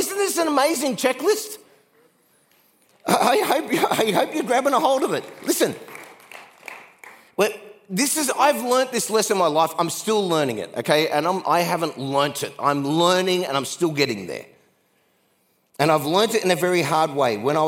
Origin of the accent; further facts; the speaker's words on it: Australia; I grew up in Australia, poor.